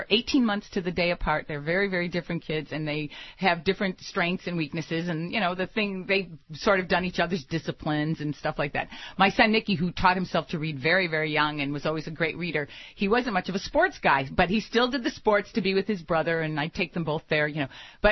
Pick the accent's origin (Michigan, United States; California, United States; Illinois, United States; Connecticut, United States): Illinois, United States; Chicago; You know, and I'm from Chicago, and I'm from the University of Chicago, so, you know, he's our guy.